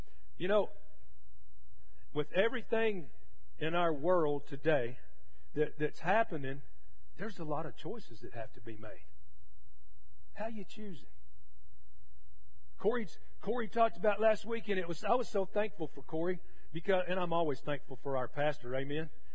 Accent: Texas, United States; because I grew up in West Texas, and when I was growing up, we used to go to every football game because my sister marched in the high school band.

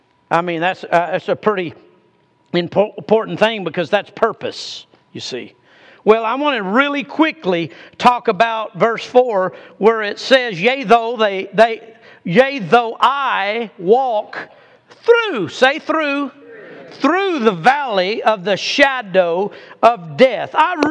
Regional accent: Arizona, United States; also born or lived in New Mexico; I'm in the circuit of Arizona and New Mexico because I was raised and born in Arizona and then raised a lot in New Mexico.

